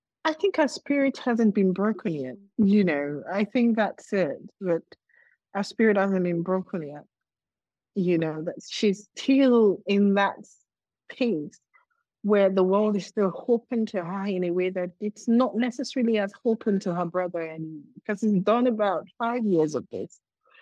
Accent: Nigeria; in the home state, my home state in Nigeria

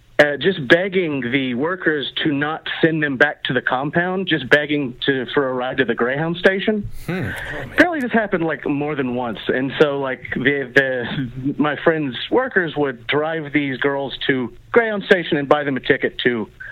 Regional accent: Waco, Texas, United States; She's like, where y'all from? I'm from Waco. She's from Austin.

